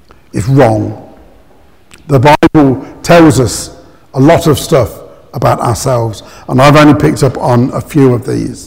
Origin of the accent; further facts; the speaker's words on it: London, United Kingdom; born there; And when I was born, I was born in London.